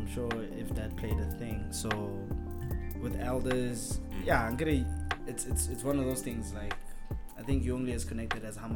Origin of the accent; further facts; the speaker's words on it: Atteridgeville, Gauteng, South Africa; Pretoria West. I was born in Atteridgeville.